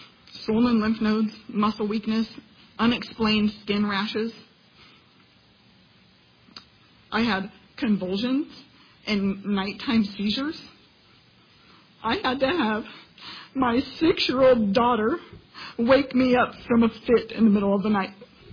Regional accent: Missouri, United States; I'm from Missouri. I am a wife and a mother of four children, and I have practiced as a dental hygienist for the last 17 years.

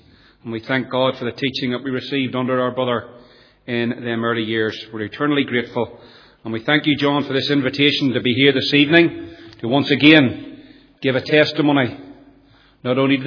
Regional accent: Nottingham, East Midlands, United Kingdom; born there; I'm the youngest of three boys. I was born in England, in the city of Nottingham in 1962.

